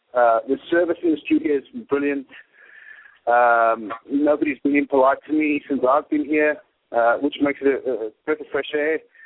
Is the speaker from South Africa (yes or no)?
yes; South Africa; born there; moved away; also born or lived in England; I was born in South Africa. I moved to England in 96.